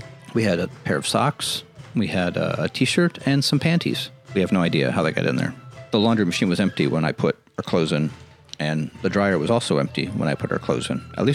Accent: United States; But then again, you know, I'm an American. Maybe there's customs that we are unaware of that go on in Colombia.

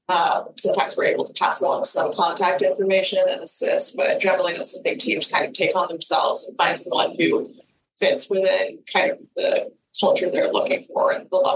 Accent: Bloomington, Indiana, United States; But I'm actually from Bloomington, so I remember going to these races when I was, you know, little.

